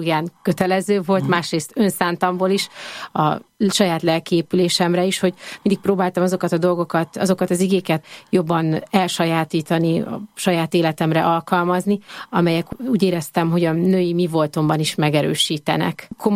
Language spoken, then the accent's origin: Hungarian; Pestszentlőrinc, Budapest, Hungary; én Pesszentlőrincen nőttem fel